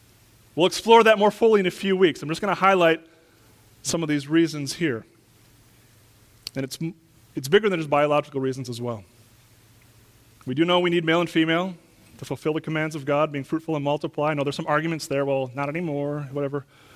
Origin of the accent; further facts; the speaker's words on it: Wisconsin, United States; I have a picture of my hometown from the 1800s up in Wisconsin.